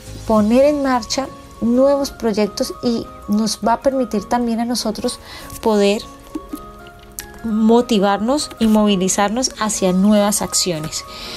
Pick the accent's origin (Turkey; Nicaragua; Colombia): Colombia; nosotros como colombianos a no dejarnos vencer por la adversidad